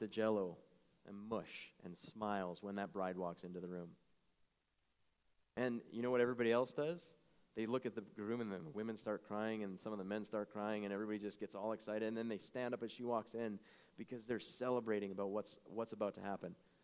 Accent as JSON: {"language": "English", "country": "United States", "said": "Even at the very least, I'm an American."}